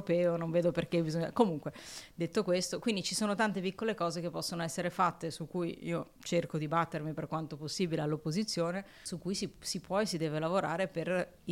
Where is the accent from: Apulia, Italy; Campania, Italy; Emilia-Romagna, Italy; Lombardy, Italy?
Lombardy, Italy; Milan; io sono milanese, nata e cresciuta a Milano, ma con uno sguardo europeo.